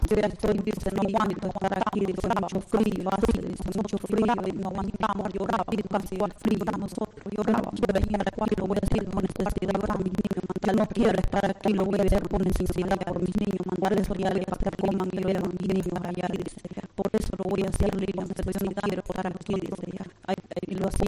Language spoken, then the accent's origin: Spanish; Nicaragua; moved away as an adult; Cuando yo me vine de Nicaragua, está muy duro, cuando fue, porque está muy dura la situación, está muy dura.